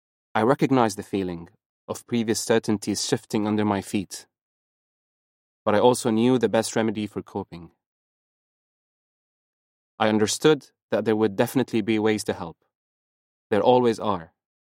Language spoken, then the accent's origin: English; Syria; before, in my home country of Syria, when things were changing quickly, falling apart.